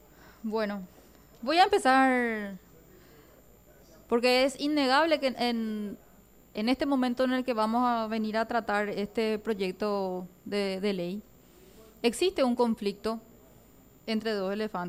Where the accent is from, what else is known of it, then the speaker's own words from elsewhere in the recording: Paraguay; A mí, por ejemplo, como paraguaya y como representante del pueblo, me duele cuando llegan acá las malas noticias